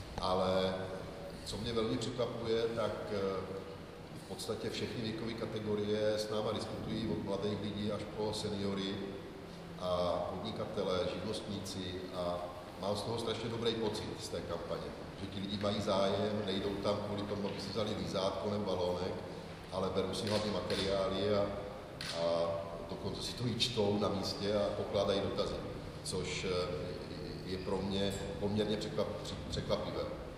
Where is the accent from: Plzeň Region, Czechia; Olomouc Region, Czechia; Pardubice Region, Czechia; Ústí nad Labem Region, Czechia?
Olomouc Region, Czechia; Prostějov; Já jsem tedy z Prostějova z Olomouckého kraje